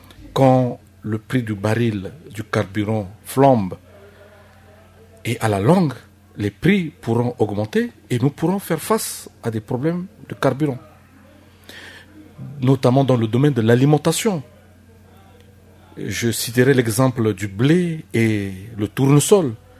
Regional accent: Central African Republic; observez chez nous en Centrafrique

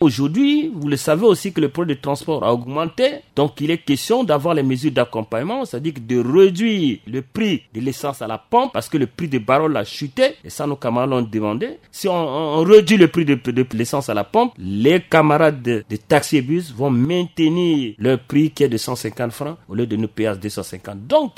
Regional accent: Central African Republic; nous sommes des Centrafricains, nous sommes un syndicat responsable.

